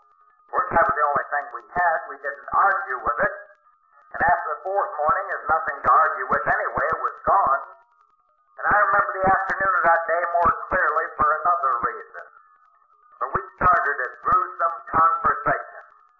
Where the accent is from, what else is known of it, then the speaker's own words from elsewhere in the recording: California, United States; Of course, I'm from California.